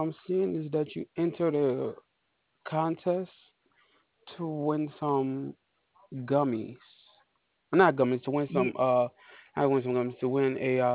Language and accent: English; New Orleans, Louisiana, United States; I'm from New Orleans, so I know what the homeless look like.